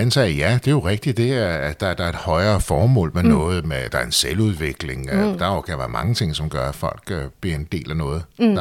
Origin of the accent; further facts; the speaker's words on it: Copenhagen, Capital Region of Denmark, Denmark; jeg er sådan en rigtig Amager-dreng. der er jo så ikke født, men er opvokset de første 10 år med liv på Torben ved Torv og senere på Amager, og er en dansk mor og en kypriotisk engelsk